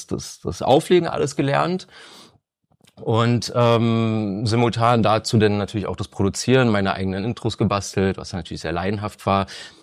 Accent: Reinickendorf, Berlin, Germany; würde ich dann wieder zurück nach Reinickendorf ziehen, weil, keine Ahnung, wo ich aufgewachsen bin, fühle ich mich zu Hause.

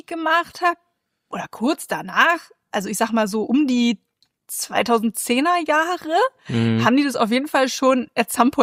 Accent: Neuruppin, Brandenburg, Germany; Und da kam dann halt Neuruppin und ich habe dann halt zu jedem gesagt, ich komme aus Neuruppin.

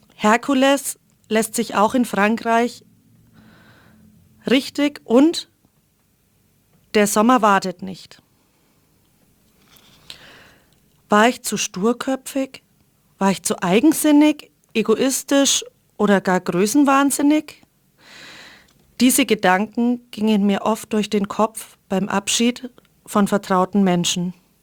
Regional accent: Weißenburg, Bavaria, Germany; ich rede hier von meiner Heimatstadt Weißenburg

